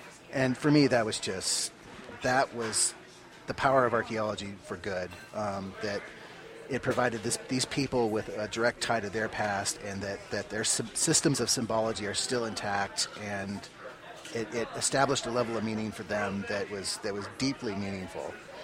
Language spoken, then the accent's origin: English; Tucson, Arizona, United States; I actually got started, I'm from Tucson, but I got started doing historic archaeology